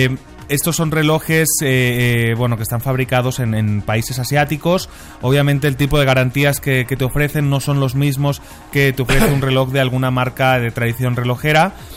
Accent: Barcelona, Catalonia, Spain; Yo soy de Barcelona. Exacto. Y los catalanes tenemos la misma fama que los regios.

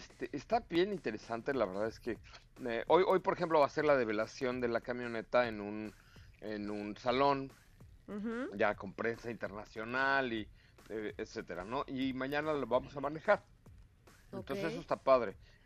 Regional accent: Mexico; Perdón, no es que sea yo, ay, si somos mexicanos, sí.

